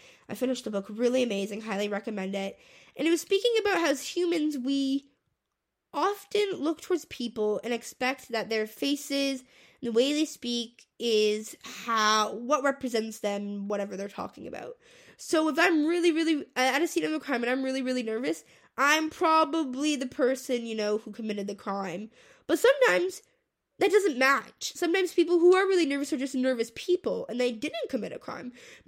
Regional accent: United States; now in Canada; I am American, but I live in Canada

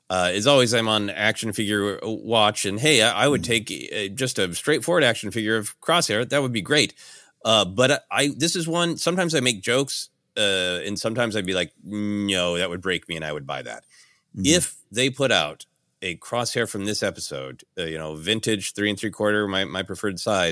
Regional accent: Minneapolis, Minnesota, United States; that looks like a large portion of Midwestern men that I grew up with in Minneapolis.

